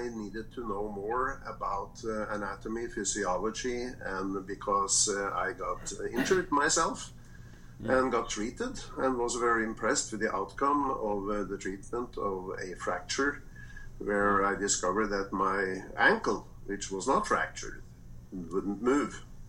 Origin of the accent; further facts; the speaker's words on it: Norway; accent: Norwegian; English is a second language; I'm from Norway, and you can probably hear that. At least the accent is something I'm not trying to change. It's like a trademark.